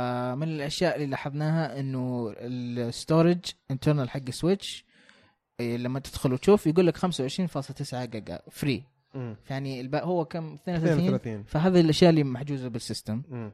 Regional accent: United States; Arabic is a second language; ما لي سامحني انا جاي من امريكا.

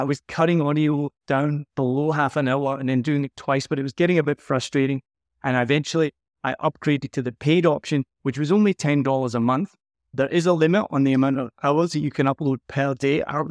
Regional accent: Scotland, United Kingdom; I'm Scottish. I don't like to spend money.

